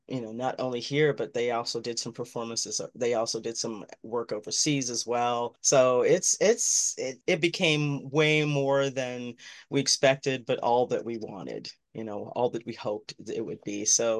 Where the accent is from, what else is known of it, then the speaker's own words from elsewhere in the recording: Washington, District of Columbia, United States; also born or lived in Maryland; I was born in Washington, D.C., and then moved to Maryland when I was in high school. So, yeah, I am a DMV girl, born and raised.